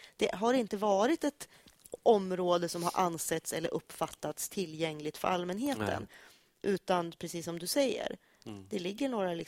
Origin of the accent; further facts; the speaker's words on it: Sundsvall, Västernorrland County, Sweden; Eftersom jag är uppvuxen i Sundsvall.